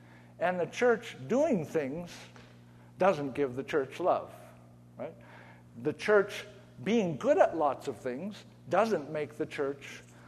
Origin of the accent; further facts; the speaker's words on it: United States; this, of course, frustrates us because we're from America and everything has to be quantifiable